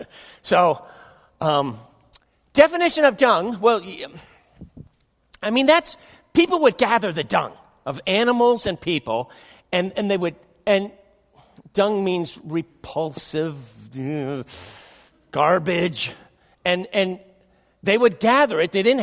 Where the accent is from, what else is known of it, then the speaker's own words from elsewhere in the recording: New Jersey, United States; also born or lived in New York; Growing up in New Jersey, New York, I mean, I loved going to the farm to visit my grandparents.